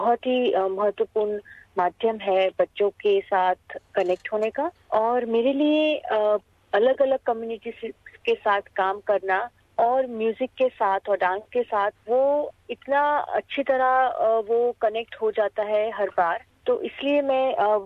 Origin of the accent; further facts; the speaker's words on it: India; दूसरा कि जैसे मैं इंडिया से हूँ और जब भी मैं परफॉर्म करती हूँ मैं इंडिया को रिप्रेजेंट करती हूँ